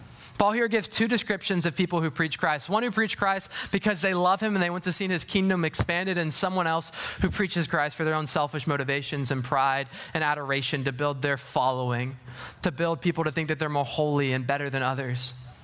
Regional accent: the South, United States; I'm from the South, so who cares about them?

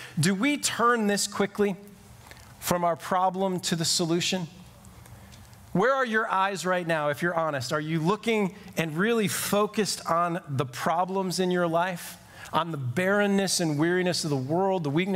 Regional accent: Glenview, Illinois, United States; a little Greek restaurant in my hometown of Glenview that makes the best gyro on the planet

